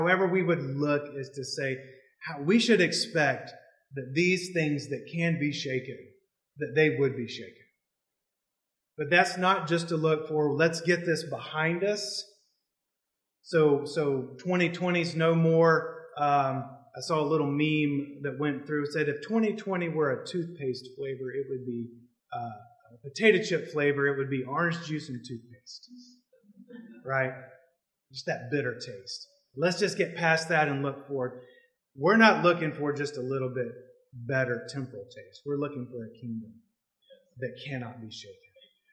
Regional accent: South Carolina, United States; I'm from South Carolina originally, so a little bit of a Southern connection there.

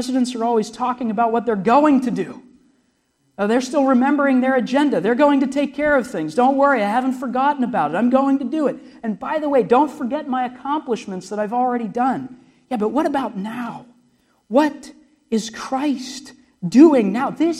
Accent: Pennsylvania, United States; Of course, I'm from Pennsylvania, headed back to Pennsylvania.

